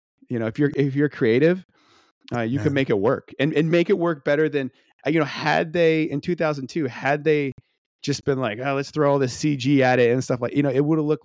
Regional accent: United Kingdom; It's like you said, it's British. I'm sorry, I'm British.

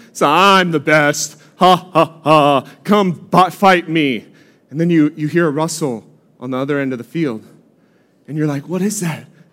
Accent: Oceanside, California, United States; So I grew up here in Oceanside Vista area, so I've pretty much been here my whole life.

